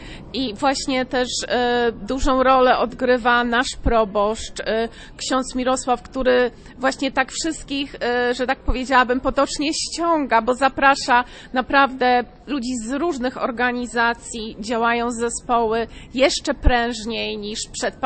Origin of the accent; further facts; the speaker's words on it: Pomeranian Voivodeship, Poland; also born or lived in Warsaw; now in Los Angeles, United States; Ja akurat jestem z Pomorza i miałam okazję być w Polsce.